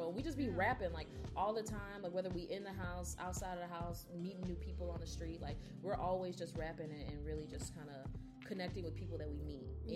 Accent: Chicago, Illinois, United States; We're both from Chicago, you know what I'm saying? West Side, not South.

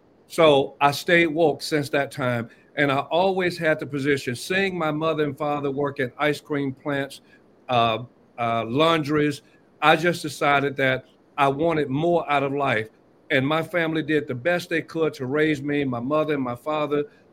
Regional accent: Atlanta, Georgia, United States; because being in the South, growing up in Southwest Atlanta, the only thing you ever see is the African-American community.

